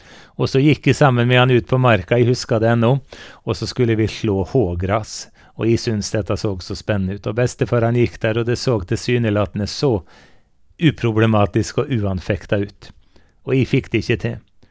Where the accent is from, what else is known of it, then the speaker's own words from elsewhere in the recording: Eide, Møre og Romsdal, Norway; Jeg vokste opp på gård, jeg vokste opp på Eide på Nordmøre